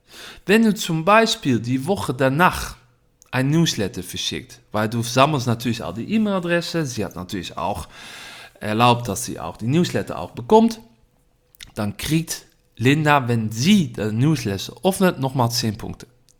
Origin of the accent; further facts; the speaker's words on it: Netherlands; German is a second language; Na, dreimal raten, woher ich komme. Ich komme aus Holland.